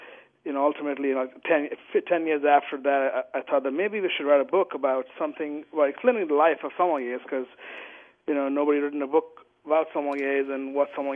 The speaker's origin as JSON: {"language": "English", "town": "Kolkata", "region": "West Bengal", "country": "India", "tie": "born or raised there", "moved": "as an adult", "lives_now": "San Francisco, United States", "said": "I grew up in Calcutta and came to New York to go to the CIA to want to become a chef."}